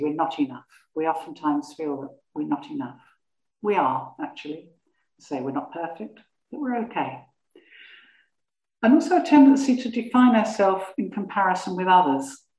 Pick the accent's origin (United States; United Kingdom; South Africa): United Kingdom; But, you know, being British, you know, it can be difficult.